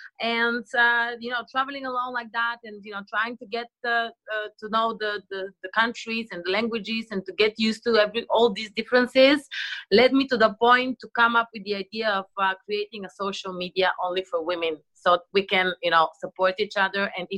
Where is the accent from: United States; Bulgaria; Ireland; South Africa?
Bulgaria; I'm coming from Bulgaria, as you just said.